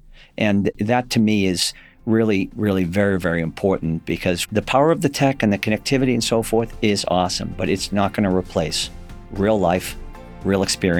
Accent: Watertown, Massachusetts, United States; When I was a kid growing up in Watertown, Mass, one of seven siblings.

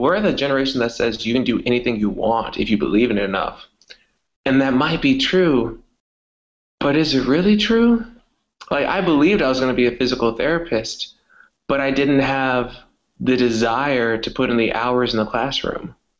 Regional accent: United States; accent: American; I want to be charming with my American accent in a foreign country.

